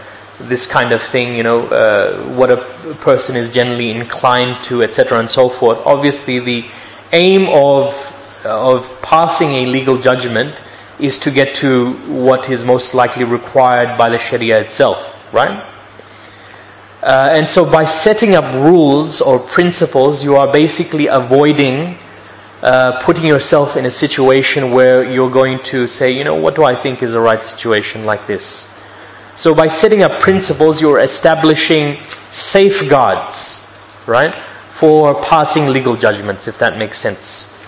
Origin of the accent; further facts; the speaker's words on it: Pakistan; English is a second language; since I'm a Pakistani myself, you know, I don't see any wrong in saying this